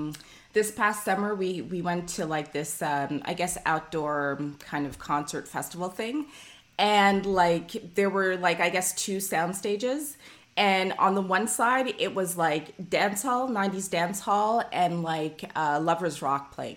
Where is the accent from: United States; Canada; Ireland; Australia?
Canada; Scarborough, Ontario; And I grew up in Scarborough. But not Scarborough, Jamaica, Scarborough, Ontario